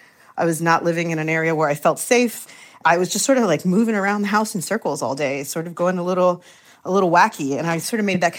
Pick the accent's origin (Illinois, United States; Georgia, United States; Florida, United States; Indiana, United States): Florida, United States; Miami; And I think that's a quality or a characteristic of growing up in Miami. I think and I can only speak for myself, but it's my experience that as a young woman